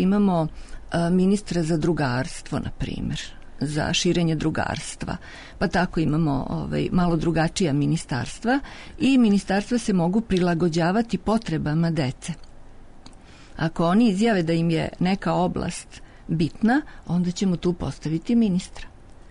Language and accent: Serbian; Novi Sad, Vojvodina, Serbia; born there; Pa i ja sam rođena u Novom Sadu.